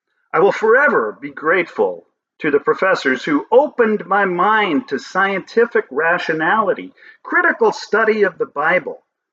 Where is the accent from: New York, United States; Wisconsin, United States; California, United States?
Wisconsin, United States; Appleton; Growing up in Appleton, we could start to play an instrument in band in the sixth grade.